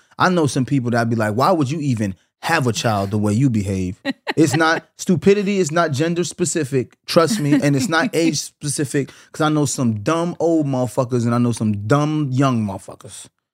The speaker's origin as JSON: {"language": "English", "region": "New York", "country": "United States", "said": "I'm from New York."}